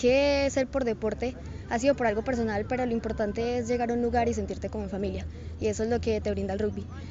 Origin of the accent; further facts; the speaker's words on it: Bogotá, Colombia; now in Risaralda, Colombia; ya que pues yo vengo de Bogotá y en Bogotá no contamos con estos espacios